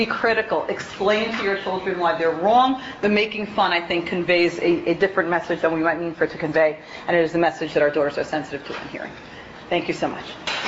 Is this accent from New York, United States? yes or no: yes; Brooklyn, New York, United States; I grew up in the Black Hat, Yeshivish, whatever, Harid, whatever you want to call it, Brooklyn world.